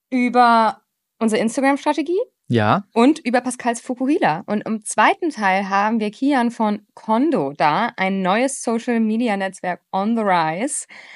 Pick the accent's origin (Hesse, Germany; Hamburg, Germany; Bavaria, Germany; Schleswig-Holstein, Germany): Hamburg, Germany; Ich bin ja Hamburgerin